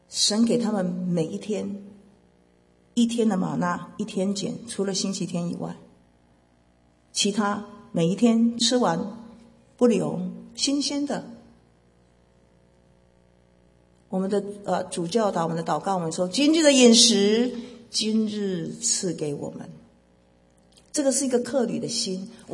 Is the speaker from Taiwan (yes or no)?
yes; Taiwan; moved away as an adult; now in United States; 我从台湾到美国搬过一次